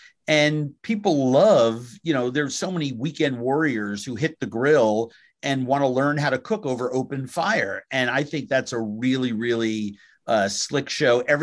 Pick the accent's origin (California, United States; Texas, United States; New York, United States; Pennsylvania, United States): New York, United States; now in Minnesota, United States; When I sobered up 30 years ago, it was here in Minnesota. I came from New York.